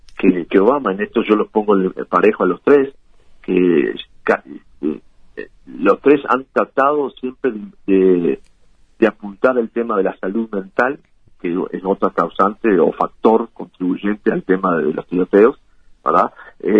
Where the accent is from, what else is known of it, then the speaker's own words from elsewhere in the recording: Minas, Lavalleja, Uruguay; born there; moved away; la partida de nacimiento dice que soy de Minas.